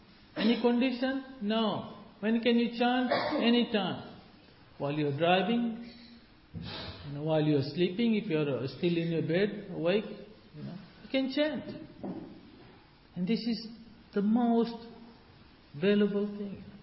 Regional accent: Fiji; I come from Fiji and I see this.

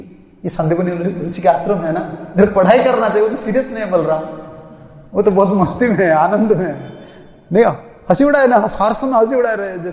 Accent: Madhya Pradesh, India; मैं ही मध्य प्रदेश से

